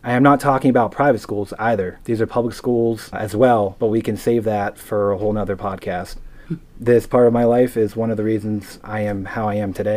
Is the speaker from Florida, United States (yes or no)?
no; New Jersey, United States; also born or lived in Massachusetts; where I grew up in South New Jersey, high school in Central Massachusetts.